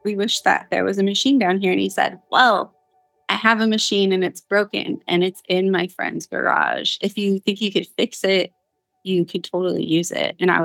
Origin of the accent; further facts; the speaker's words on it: Santee, California, United States; it was an ad for a nail salon that was around the corner from where I grew up in Santee.